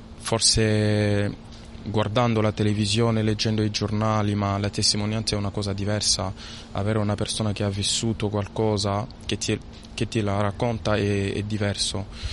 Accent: DR Congo; vengo dalla Repubblica Democratica del Congo

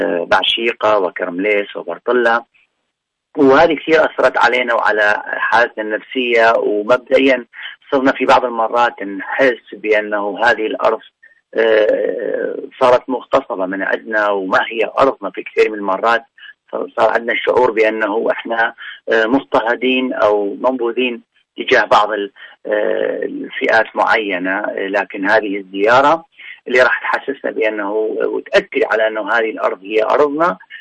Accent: Nineveh, Iraq; جدا مهمة بالنسبة لنا كعراقيين

